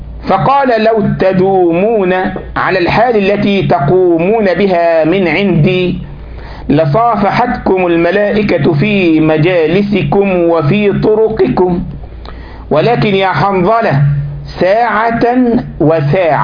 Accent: Egypt; يقول لك يا أخي حتى عندنا في مصر في قهوة

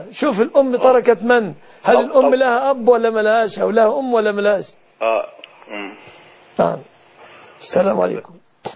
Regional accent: Egypt

